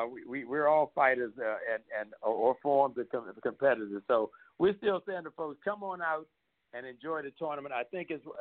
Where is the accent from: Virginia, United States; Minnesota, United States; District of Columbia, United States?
District of Columbia, United States; Washington; because I'm from Washington D.C. and I'm real proud of the city here and the things that they built.